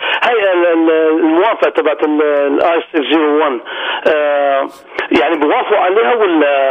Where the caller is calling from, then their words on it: Canada; انا بكلم من كندا